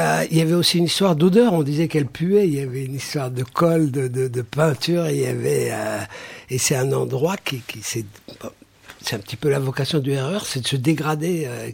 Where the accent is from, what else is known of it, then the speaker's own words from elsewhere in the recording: Paris, Île-de-France, France; je suis parisien